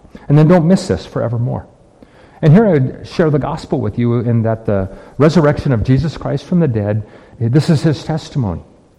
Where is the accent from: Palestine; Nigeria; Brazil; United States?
United States; Midwest; Now, again, because I'm from the Midwest, I pronounce it funny.